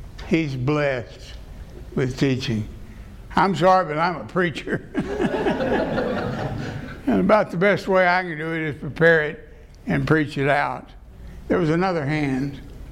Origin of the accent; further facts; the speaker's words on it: Abilene, Texas, United States; born there; I was born in Abilene, Texas. So that's how I got here.